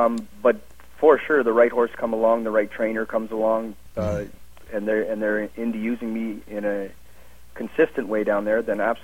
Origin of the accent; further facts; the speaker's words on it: London, Ontario, Canada; moved away; I'd left London and hadn't done a lot of racing in London.